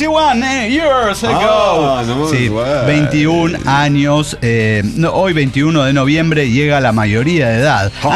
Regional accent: Guanajuato, Mexico; Sí, a mí me vale verga, soy de Guanajuato, le decía.

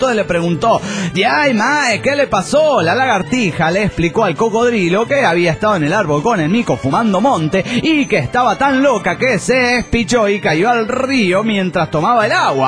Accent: Barcelona, Catalonia, Spain; Soy el culé de Barcelona, España.

